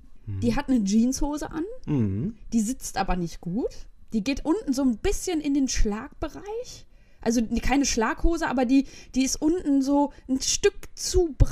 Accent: Soest, North Rhine-Westphalia, Germany; weil Soest, das ist ja meine Heimatstadt, die wird ja nirgendwo genannt

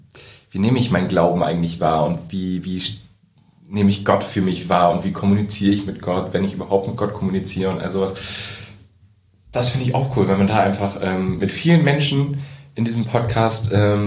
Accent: Lower Saxony, Germany; bin 21 Jahre alt, ich komme aus der Wesermarsch

